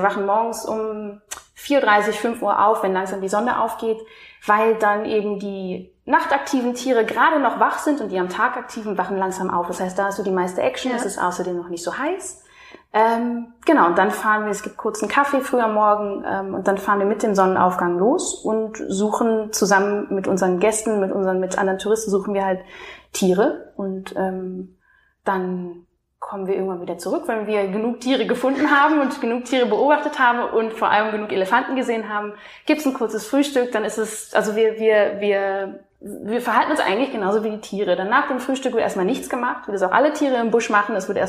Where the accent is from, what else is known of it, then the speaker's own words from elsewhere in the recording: Hildesheim, Lower Saxony, Germany; born there; moved away as an adult; now in Berlin, Germany; ich bin in Hildesheim in Niedersachsen geboren, bin nach meinem Abi nach Berlin gezogen